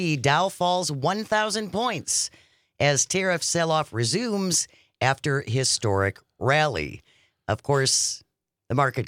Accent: United States; Trust me. I'm an American. I support my president.

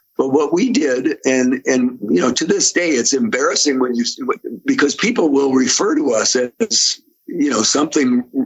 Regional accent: Wausau, Wisconsin, United States; because we're from Wausau.

